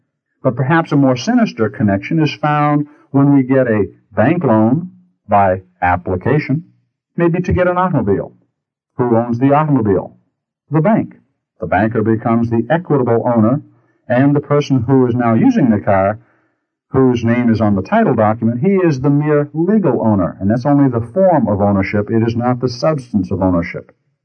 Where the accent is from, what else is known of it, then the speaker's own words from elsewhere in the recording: Maine, United States; For example, in the Maine Constitution, my home state of Maine, in Article 1, Section 23, it reads in part